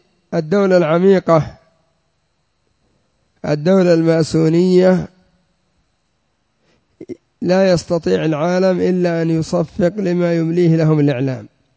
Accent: Yemen; مثل الحوثي سواء عندنا في اليمن، يأتي إلى المعسكر ويعملون تمثيلية ويأخذ المعسكر بما فيه.

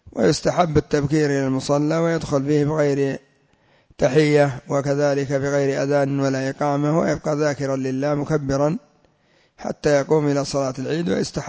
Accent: Yemen; ومنهم عندنا في اليمن هذا المشهور علي الصليحي

